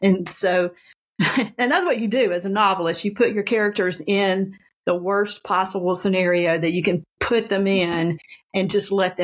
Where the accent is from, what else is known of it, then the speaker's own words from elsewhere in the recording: the South, United States; you're kind of proud of being a Southerner, and it's kind of a, you grow up thinking, oh, I love being in the South